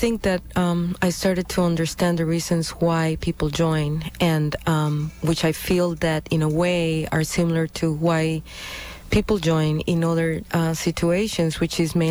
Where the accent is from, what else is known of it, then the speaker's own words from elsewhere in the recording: Costa Rica; I'm from Costa Rica, and I, during the late 70s, early 80s, I was there during the invasions